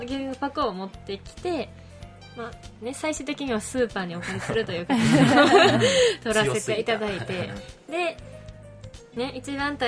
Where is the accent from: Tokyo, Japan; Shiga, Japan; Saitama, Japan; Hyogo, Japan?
Shiga, Japan; Iba; moved away as an adult; 私たちは2件とも結婚後伊庭の外に出ているのですが、伊庭で生まれ育ち会場となったお寺では慣れ親しんだ場所のため